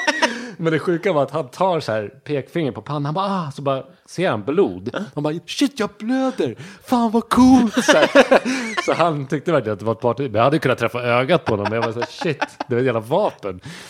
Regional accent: Sweden; Jag tycker jag är uppväxt i Sverige. Jag känner inte att jag har så mycket brytning.

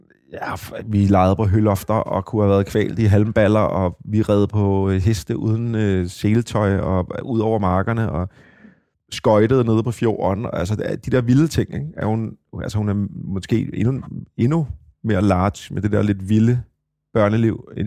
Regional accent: Copenhagen, Capital Region of Denmark, Denmark; jeg er vokset op på Christianshavn og inde i byen

